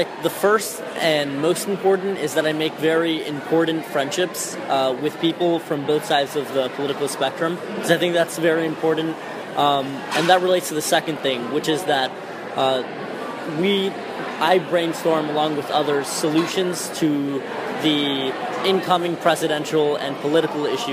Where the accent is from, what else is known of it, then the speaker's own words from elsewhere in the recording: Florida, United States; now in Boston, United States; I'm from Florida, studying in Boston at Tufts University